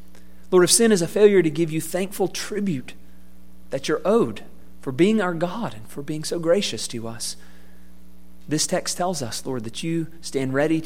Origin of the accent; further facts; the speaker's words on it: Georgia, United States; Even coached for a little while in my hometown in South Georgia.